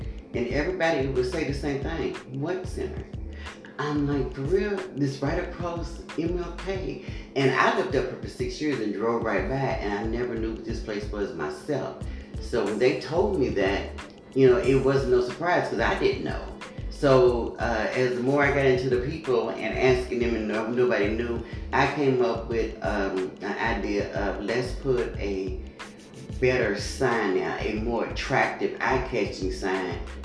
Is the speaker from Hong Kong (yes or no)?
no; Louisville, Kentucky, United States; now in Covington, United States; Louisville, Kentucky.